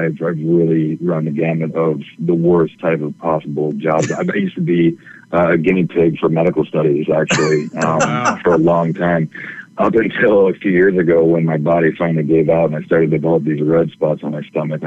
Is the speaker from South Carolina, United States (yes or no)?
no; Fort Collins, Colorado, United States; born there; I was born in Fort Collins, Colorado. Started doing plays in church and Boy Scouts from a very early age.